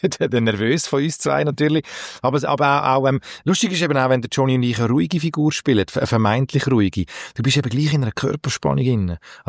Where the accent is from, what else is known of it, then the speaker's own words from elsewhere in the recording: Switzerland; accent: Swiss German; Ich experimentiere gerne mit Dialekt. Mit unserem Schweizer Dialekt.